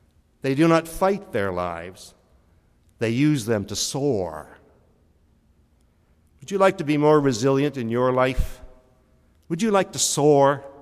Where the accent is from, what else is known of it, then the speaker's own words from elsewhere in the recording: Harvey Station, New Brunswick, Canada; As a boy growing up in Harvey Station, maybe I was kind of weird.